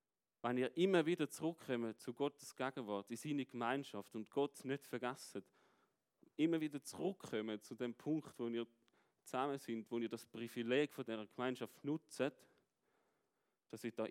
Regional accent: Germany; now in Switzerland; Und wir haben müssen als Deutsche in die Schweiz ziehen. Und man ist jetzt quasi nicht mehr von der Schweiz, aber man lebt in der Schweiz.

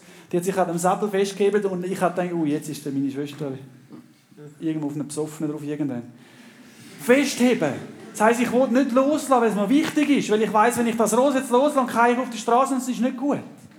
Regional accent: Panama; ich bin in Panama aufgewachsen

